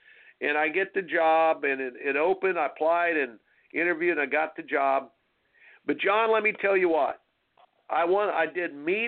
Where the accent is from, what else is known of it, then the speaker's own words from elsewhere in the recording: Indiana, United States; I know about basketball was my sport growing up in Indiana.